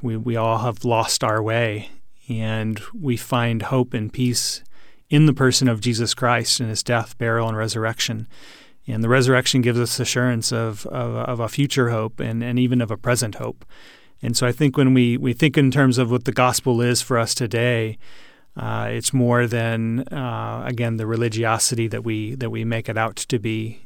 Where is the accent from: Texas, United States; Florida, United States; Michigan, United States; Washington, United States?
Texas, United States; Houston; I'm from Houston, Texas